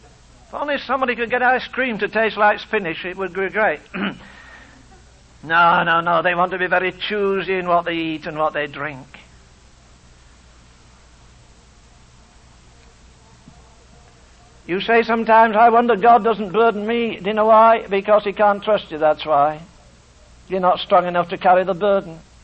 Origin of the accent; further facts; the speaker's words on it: England, United Kingdom; moved away; You see, I've got a feeling, not because I'm English, forget my tongue. I wouldn't have stayed here since 1950 if I didn't love the country.